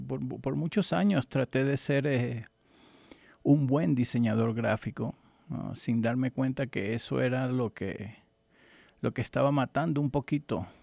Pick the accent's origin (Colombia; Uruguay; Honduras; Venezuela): Venezuela; accent: Venezuelan; en Venezuela, te digo, crecí la mayor parte de mi vida fue en Venezuela. Yo pienso que en Venezuela, incluso por mi acento, yo creo que ellos me considerarían venezolano.